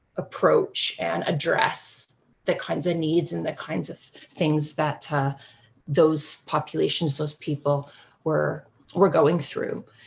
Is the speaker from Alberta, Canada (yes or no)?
no; Winnipeg, Manitoba, Canada; I grew up in Winnipeg, and I went to the University of Manitoba, and then went to Ontario